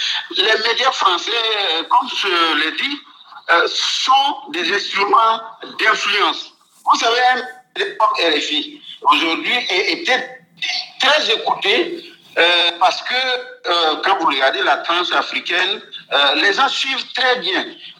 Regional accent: Burkina Faso; chez nous, au Burkina Faso

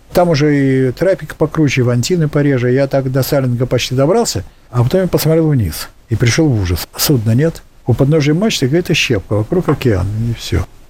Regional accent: Saint Petersburg, Russia; born there; я родился на Васильевском острове в Питере, и я могу считать себя островитянином.

